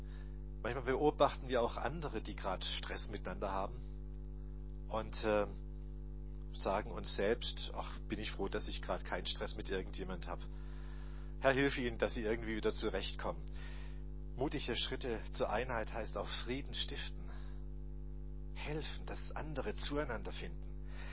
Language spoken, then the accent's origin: German; Baden-Württemberg, Germany; also ich bin Schwabe, wer ist noch Schwabe?